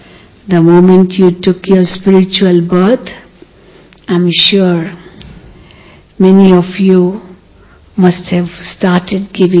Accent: Mumbai, Maharashtra, India; now in Madhuban, India; 39 years, 38 years. And originally I'm from Mumbai, but I've lived here for half my life

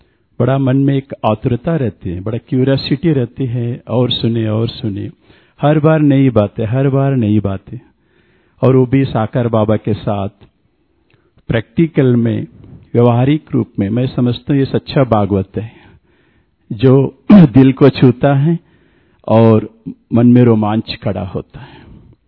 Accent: South India, India; मैं दक्षिण भारत का रहने वाला हूं

